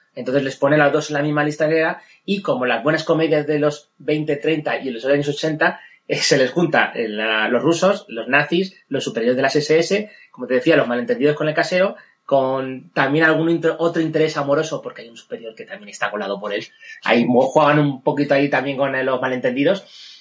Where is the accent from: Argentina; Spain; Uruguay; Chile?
Spain; Canary Islands; soy el mercenario canario por excelencia